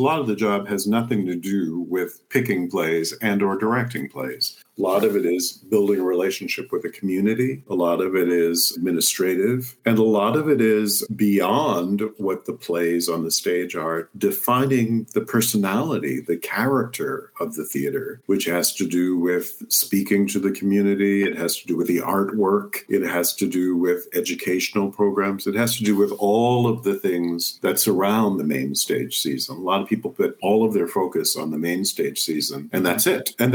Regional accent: Compton, California, United States; Yes, right. Yeah, I grew up in Southeast LA, Compton, which, you know, was not the Compton of … It was a nice lower middle class community

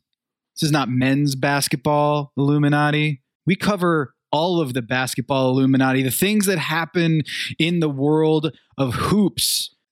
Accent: Connecticut, United States; Yeah, so I've been listening to the podcast, Off the Looking Glass, and I'm from Connecticut.

